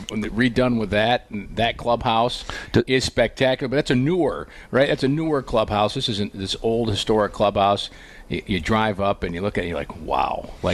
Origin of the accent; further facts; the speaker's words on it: Northeast, United States; So, I'm from the Northeast. I love the old Northeast golf courses, the look of it, the history of it.